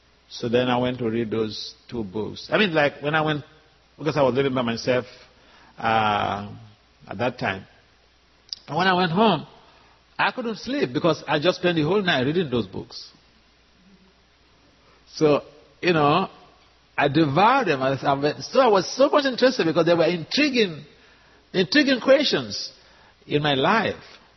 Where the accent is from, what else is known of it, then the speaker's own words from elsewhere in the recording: Nigeria; born there; my parents are Nigerians. I was born in Nigeria, and as a young man, I was working in the judiciary